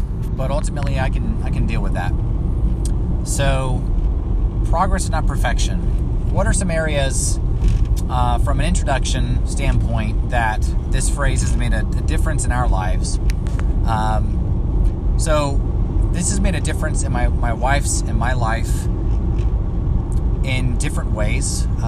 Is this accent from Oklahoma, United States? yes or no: no; Georgia, United States; also born or lived in Boise, Idaho; So I have lived in Georgia most of my life. I traveled a lot in my youth. I was born in Boise, Idaho, and my family moved down here when I was very young.